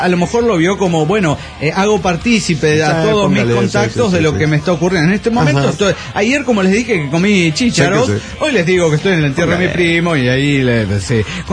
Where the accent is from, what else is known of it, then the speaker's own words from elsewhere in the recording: Chetumal, Quintana Roo, Mexico; de Chetumal, Quintana Roo.